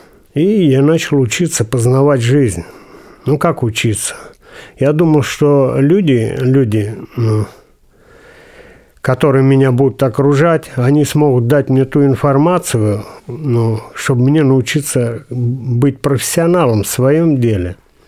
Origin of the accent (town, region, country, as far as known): Tula Oblast, Russia; born or raised there